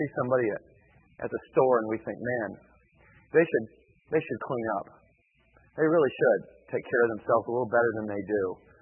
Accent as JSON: {"language": "English", "country": "United States", "said": "I'm an American. We can do this."}